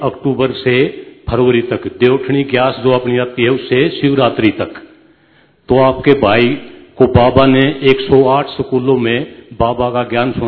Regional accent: Rohtak, Haryana, India; मैं हरियाणा से हूं सर, रोहतक से। एक्सरुस्मैन हूं, फौजी हूं मैं।

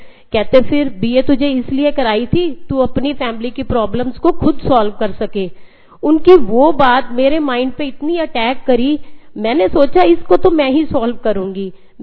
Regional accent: Fatehabad, Haryana, India; also born or lived in Sirsa; मैं फतेहाबाद से बिलोंग करती हूँ, फतेहाबाद की बेटी हूँ।

